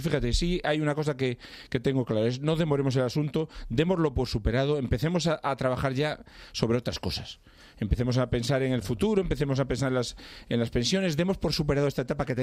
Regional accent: Ferrol, Galicia, Spain; born there; Yo nací en Ferrol

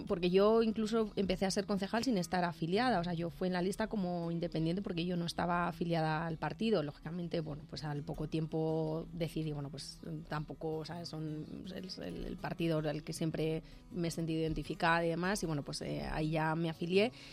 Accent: Aranjuez, Community of Madrid, Spain; born there; Nací en Aranjuez. Ya llevo más años viviendo en Ciempozuelos

